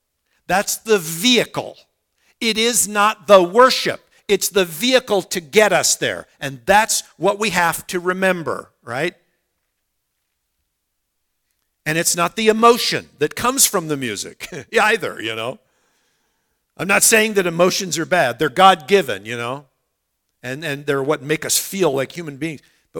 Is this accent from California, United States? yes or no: no; Minnesota, United States; Remember, I grew up in Minnesota, and which is right in the middle of the United States